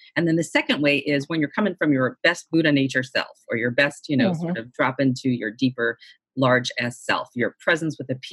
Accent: Boston, Massachusetts, United States; I'm from Boston also, so

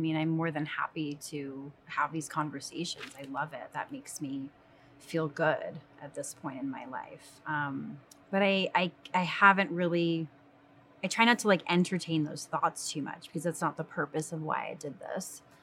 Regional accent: Rhode Island, United States; born there; I was born in Rhode Island.

